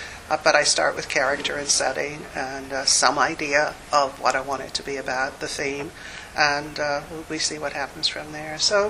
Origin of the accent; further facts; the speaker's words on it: Newry, Northern Ireland, United Kingdom; I was born and raised in Newry with my grandmother, which is an area in South County Down